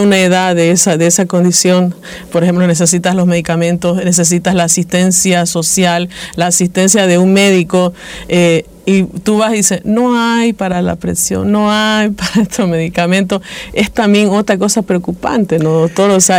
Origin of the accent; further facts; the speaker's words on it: Bolivia; nosotros tenemos que cuestionarnos como bolivianos, ¿no? Como ciudadanos también.